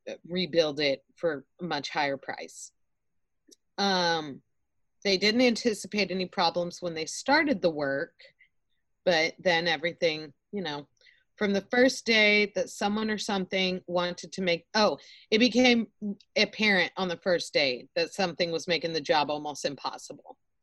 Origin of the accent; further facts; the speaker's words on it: Austin, Texas, United States; so I grew up in Austin, and I remember always, you know, East Austin, when I was there up until like 2004 was when we moved out.